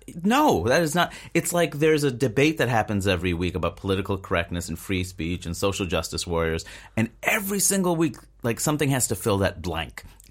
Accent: New York City, New York, United States; Like, you know, I grew up in New York City. Like, there is, you know, I grew up with a great deal of self-esteem in part because I had other brown people around me.

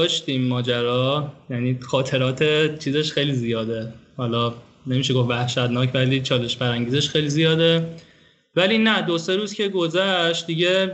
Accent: Iran; moved away; یعنی برای چی از ایران پاشادیم اومدیم اینجا

